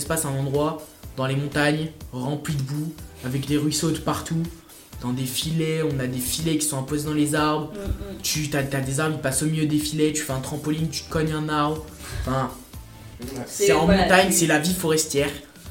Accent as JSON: {"language": "French", "country": "China", "said": "je suis chinois."}